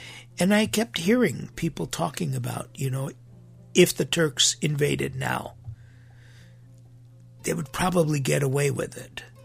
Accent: Hollywood, California, United States; Now, I grew up in Hollywood, California. Now, this today you'd be scared to go out. When I grew up back in the 60s, 70s, even 80s, well, 80s, I was already out of there. I had headed up to Cupertino in 1982.

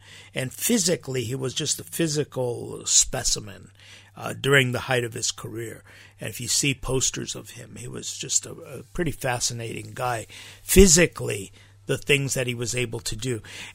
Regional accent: Los Angeles, California, United States; I remember growing up in America, in Los Angeles specifically.

